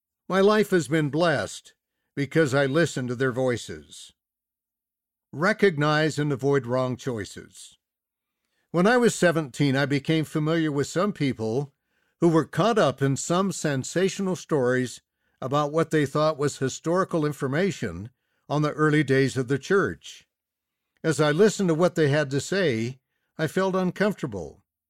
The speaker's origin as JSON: {"language": "English", "town": "Salt Lake City", "region": "Utah", "country": "United States", "tie": "born or raised there", "said": "I was raised in Salt Lake City, USA. As a teenager, I enjoyed walking through Temple Square."}